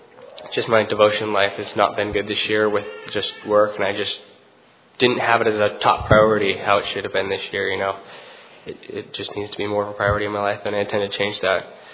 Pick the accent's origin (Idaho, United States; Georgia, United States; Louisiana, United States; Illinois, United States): Idaho, United States; I'm from North Idaho.